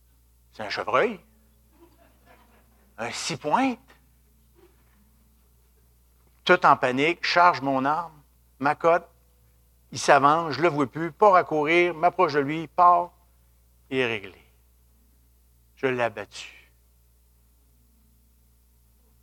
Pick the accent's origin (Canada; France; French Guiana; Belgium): Canada; Rivière-du-Loup, Quebec; parce que moi, je suis originaire de Rivière-du-Loup